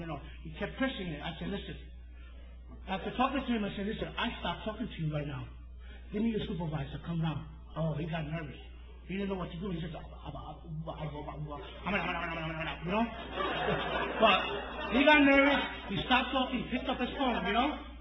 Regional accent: New York, United States; Knowing me, I'm from New York, you know, you don't know me.

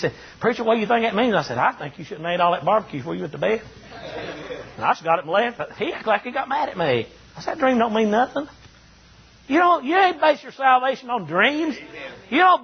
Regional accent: North Carolina, United States; I come from the Bible Belt up there in North Carolina. There was preachers everywhere up there.

